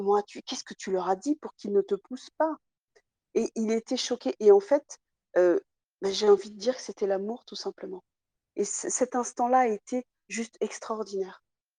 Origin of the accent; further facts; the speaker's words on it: Nantes, Pays de la Loire, France; parce que je suis de Nantes